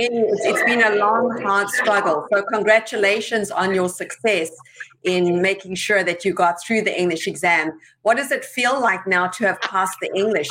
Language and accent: English; South Africa; I am, as you know, from South Africa, from South Africa